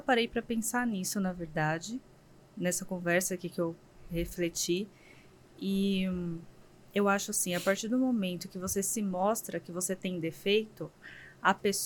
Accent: Umuarama, Paraná, Brazil; Na verdade, eu sou paranaense. Eu sou de Umuarama

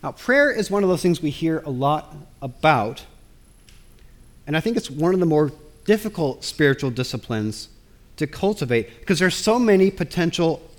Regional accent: United States; My home country has utterly lost its mind when it comes to gun violence.

